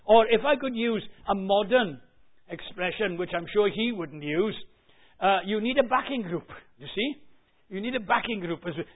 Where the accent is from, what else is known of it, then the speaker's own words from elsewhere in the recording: Wales, United Kingdom; well, it's down to my temperament, because I'm Welsh.